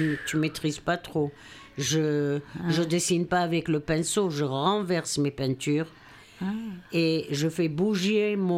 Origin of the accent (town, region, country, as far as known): Israel; now in France